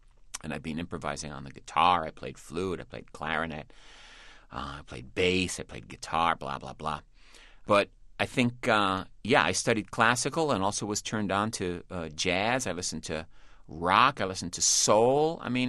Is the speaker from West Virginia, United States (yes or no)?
no; New York City, New York, United States; growing up in New York, and in particular going to the UN school, which is, I went to the United Nations school from kindergarten all the way through high school.